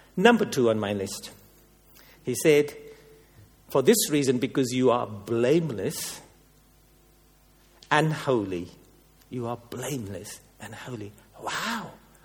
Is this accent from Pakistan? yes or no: no; India; You can tell I'm Indian because I can't do the V's and W's properly.